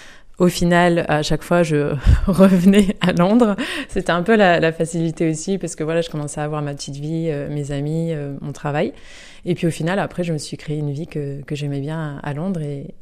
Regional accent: Yutz, Grand Est, France; Oui, alors c'est marrant parce qu'en fait, à la base, j'étais pas trop lancée vers les voyages

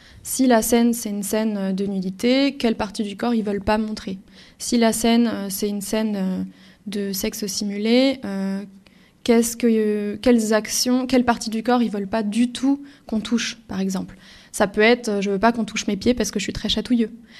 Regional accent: France; moved away as an adult; now in Belgium; Je viens de France, j'ai grandi en France, mais j'ai bougé en Belgique pour faire une école de cinéma, l'INSAS, à Bruxelles. Et je travaille en Belgique en grande partie.

